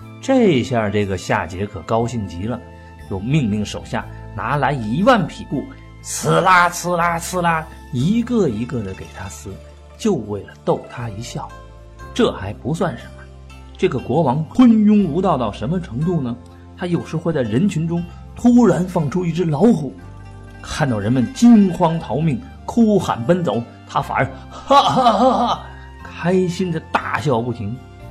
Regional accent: China; 我们中国人每个人都至少有两个名字

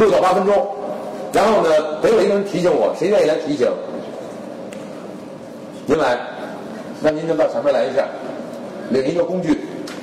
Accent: Beijing, China; 家里世代北京，我是第8代，一直世居南城

